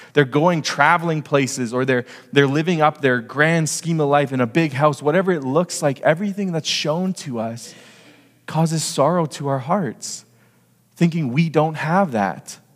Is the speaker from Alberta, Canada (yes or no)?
yes; Edmonton, Alberta, Canada; now in Kamloops, Canada; I came from Edmonton. And so I need no say more about that. Because now I live in Kamloops and I look outside and there's already trees growing that I've never seen in my life because Edmonton is flat.